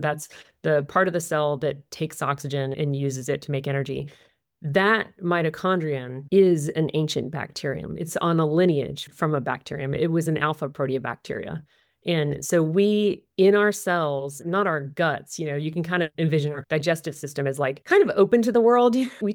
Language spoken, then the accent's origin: English; North Carolina, United States; I'm from rural North Carolina. I'm from Trump land, very rural coastal North Carolina.